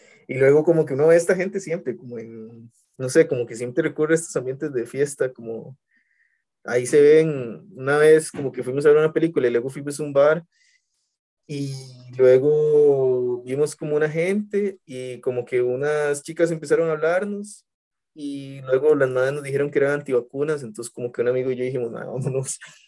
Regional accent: Costa Rica; uno como costarricense nace y lo primero que hacen es ponerle vacunas

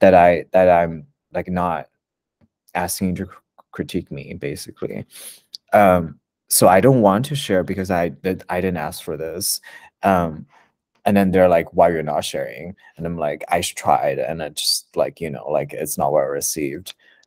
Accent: China; like for example in Shanghai earlier last year, and since my hometown is close to it

